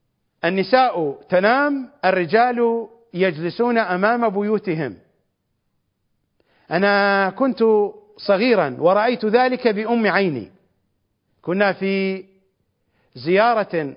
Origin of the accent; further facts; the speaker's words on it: Iraq; accent: Iraqi; بلهجتنا العراقية